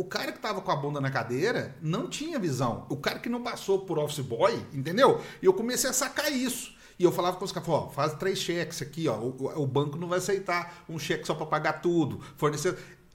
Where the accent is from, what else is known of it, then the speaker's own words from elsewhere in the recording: Guarulhos, São Paulo, Brazil; born there; eu saía de Contagem, que era o lugar onde eu morava, uma cidade vizinha, como se fosse Guarulhos, São Paulo, por exemplo, nasci em Guarulhos, inclusive.